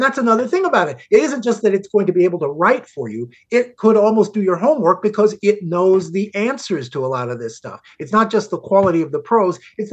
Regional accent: Chicago, Illinois, United States; I grew up in Chicago.

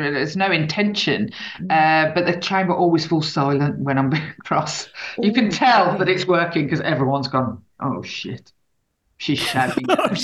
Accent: Birmingham, West Midlands, United Kingdom; I'm coming from Birmingham as well, that idea that we sort of slightly take the piss out of ourselves

